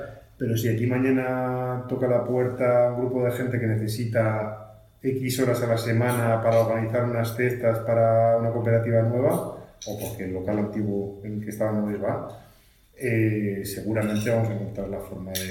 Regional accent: Bilbao, Basque Country, Spain; Bueno, vengo de bastantes sitios de por medio, pero soy de Bilbo

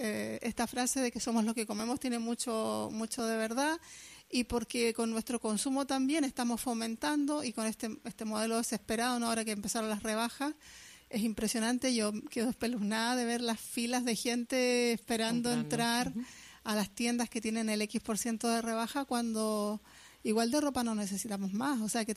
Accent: Chile; porque soy chilena y me tocó vivir en dictadura

